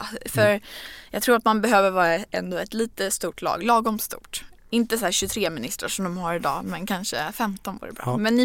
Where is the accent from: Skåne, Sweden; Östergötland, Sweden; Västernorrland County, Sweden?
Västernorrland County, Sweden; Örnsköldsvik; jag är uppvuxen i Örnsköldsvik